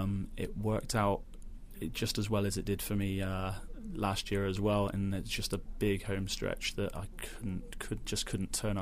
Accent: Bristol, South West England, United Kingdom; So I'm from 2 hours west of London, a place called Bristol.

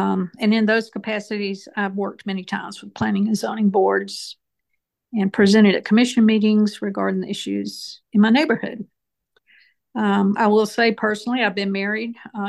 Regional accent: Augusta, Georgia, United States; I grew up in the Vineland Park myself, where I was when I was a child, and I just think every area in Augusta

